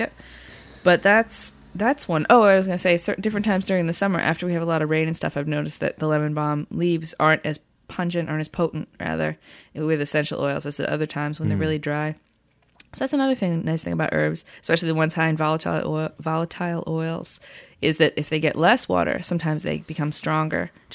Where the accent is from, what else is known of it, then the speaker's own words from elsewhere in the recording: New England, United States; That's because we're from New England.